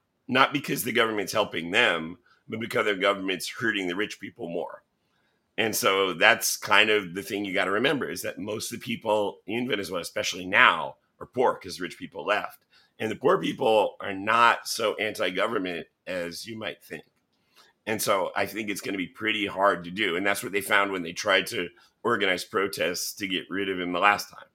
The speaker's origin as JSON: {"language": "English", "country": "United States", "said": "I said, \"I'm American.\""}